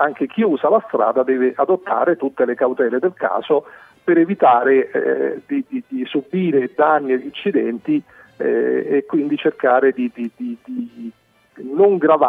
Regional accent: Rome, Lazio, Italy; come ha detto lei sono romano

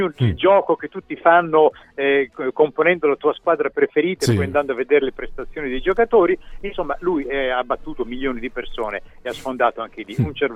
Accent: Bologna, Emilia-Romagna, Italy; se io che sono di Bologna fossi andato a vivere in un paesino dell'Appennino

